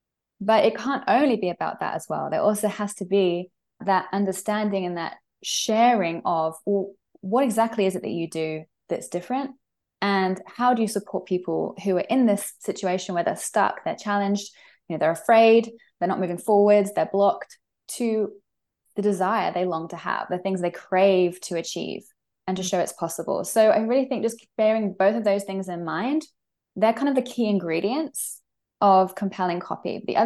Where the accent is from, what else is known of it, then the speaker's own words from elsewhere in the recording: United Kingdom; I have a really good sense of humor. I'm British.